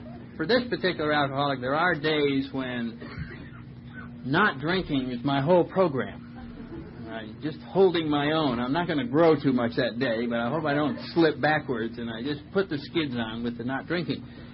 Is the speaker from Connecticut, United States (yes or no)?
yes; Connecticut, United States; I come from Connecticut, little town right outside of New Haven is my little hometown. Brought up in the New England tradition of never admitting that you have a problem